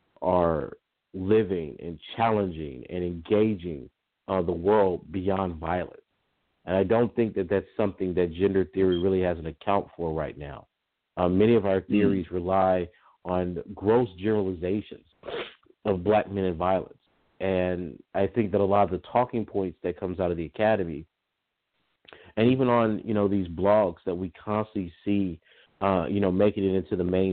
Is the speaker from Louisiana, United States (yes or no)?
yes; Lake Charles, Louisiana, United States; So I'm a first generation academic from Lake Charles, mm-hmm. Louisiana. I was born and reared in the South my whole life.